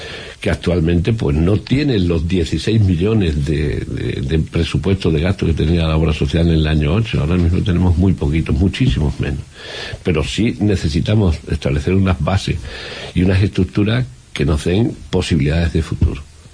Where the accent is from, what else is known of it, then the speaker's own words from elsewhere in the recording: Badajoz, Extremadura, Spain; como soy de Badajoz, me gusta mucho la gente, quiero muchísimo a esta ciudad y a esta región